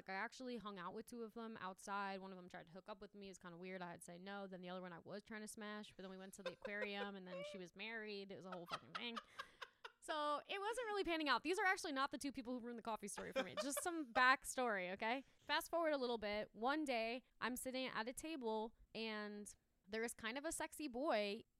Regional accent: New York, United States; Also a New Yorker. Wow. Also going to the goddamn Roosevelt Field Mall.

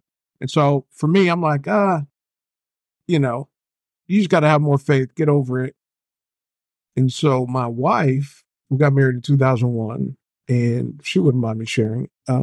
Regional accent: California, United States; I grew up in California.

